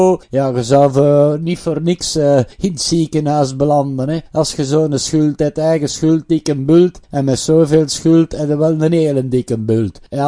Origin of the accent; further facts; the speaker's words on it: Flanders, Belgium; Ja, daar zijn wij Vlamingen goed in.